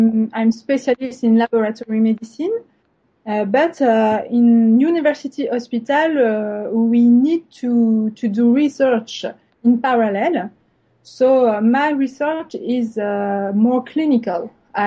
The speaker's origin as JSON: {"language": "English", "country": "France", "said": "I'm from France and I'm working as a biochemist in the University Hospital of Montpellier in the south of France"}